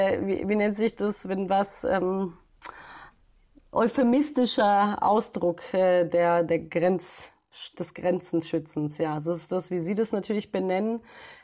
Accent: Bosnia & Herzegovina; Und da sind wir vor allem in meiner Heimat in Bosnien unterwegs.

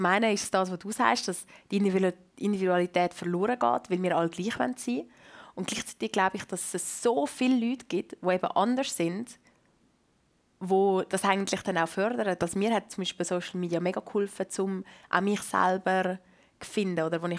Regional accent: Vitznau, Lucerne, Switzerland; Vor allem, ich bin in Vitznau aufgewachsen, also an der Schiffstation in Vitznau, wo so alle Touristen durchgelaufen sind.

